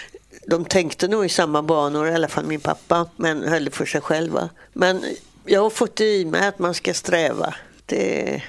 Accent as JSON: {"language": "Swedish", "town": "Gothenburg", "region": "Västra Götaland County", "country": "Sweden", "tie": "born or raised there", "said": "när jag var barn i Örgryte, vi hade ingen bil."}